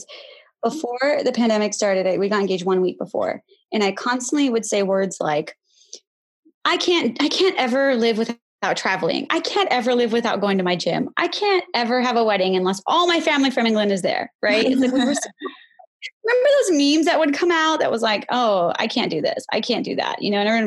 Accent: India; I'm absolutely proud of being Indian, right?

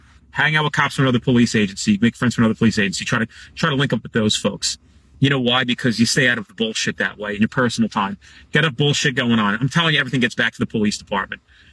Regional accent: Canada; accent: Canadian; Thanks, man, from Canada. Appreciate that. Eh? That's all I got. It's my Canadian accent.

